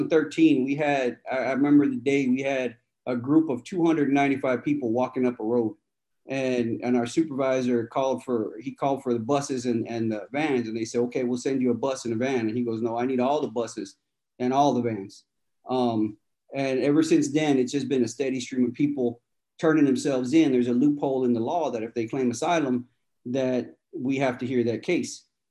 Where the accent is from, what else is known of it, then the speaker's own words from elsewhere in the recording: Texas, United States; I grew up in Texas, so ended up in San Antonio